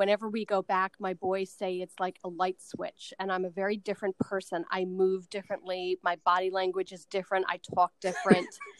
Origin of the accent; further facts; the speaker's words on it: New York, United States; also born or lived in New Jersey; I was actually born in Jersey, and then my parents moved to New York, and I lived there for 20 plus years, and we lived about an hour out of the city. I actually grew up on a mountain.